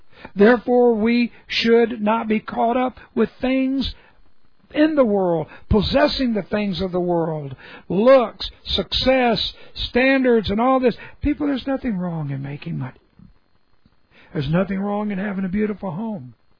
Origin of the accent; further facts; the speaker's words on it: California, United States; born there; also born or lived in Texas; I was born in California, but really, I became a Texan, and now I don't even think about that first birth in California.